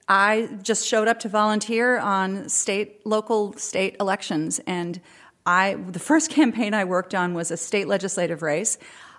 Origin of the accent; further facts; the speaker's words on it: New Mexico, United States; also born or lived in Alaska / California; I'm originally from New Mexico. I was born in northern New Mexico, and my family lived in, when I was in high school and junior high school, we moved around quite a bit. I lived in Alaska and northern California.